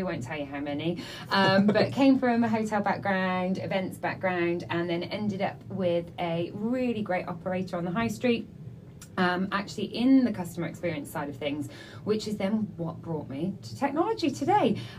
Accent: West Midlands, United Kingdom; Herefordshire.

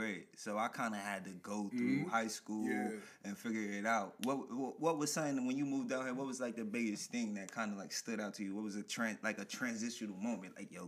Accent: New Jersey, United States; moved away; I came from Jersey and went right to Flora.

